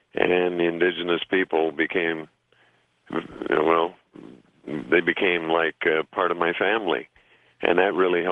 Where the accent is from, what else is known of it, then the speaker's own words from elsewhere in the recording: San Carlos, Arizona, United States; I was raised by my grandparents. My grandfather was a section foreman on the Southern Pacific Railroad, and we always lived in out-of-the-way places. And San Carlos was one where I grew up